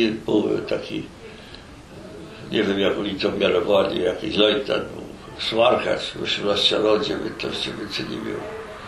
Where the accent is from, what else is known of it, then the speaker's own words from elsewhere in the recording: Katowice, Silesian Voivodeship, Poland; ja po polsku mówię, zresztą ja mówię trochę po rusku, nie? To już jest, to my się szybko dogadali, że ja jestem z Katowic, z Śląska